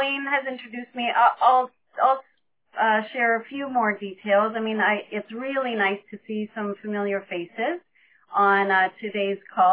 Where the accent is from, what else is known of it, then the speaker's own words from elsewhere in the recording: Lindsay, Ontario, Canada; I was raised in Lindsay. I've lived here all my life, and I currently live with my husband and we have two daughters who are 23 and 21